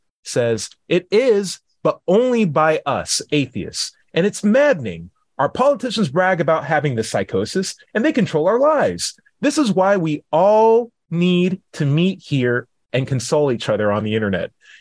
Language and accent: English; Georgia, United States; it was frightening because I came from Georgia at that time, in the U.S., the South.